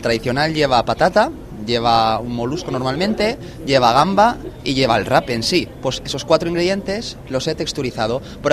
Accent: Anna, Valencian Community, Spain; vengo de Valencia, exactamente un pueblo que se llama Anna.

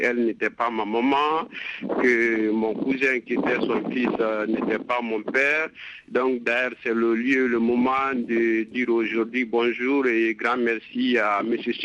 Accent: Kankan, Kankan Region, Guinea; déjà enfant, moi, à l'âge de 4 ans, j'ai quitté mon père, ma mère, donc pour rejoindre ma tante à Cancan, la deuxième ville de la Guinée.

